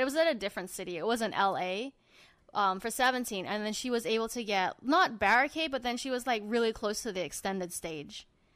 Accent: Australia; Shut up, I'm Australian, man.

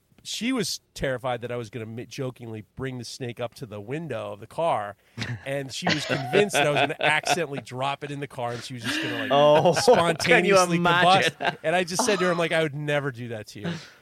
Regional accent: New York, United States; You know, it's like I'm from Lexington Avenue. The fuck do I know about this?

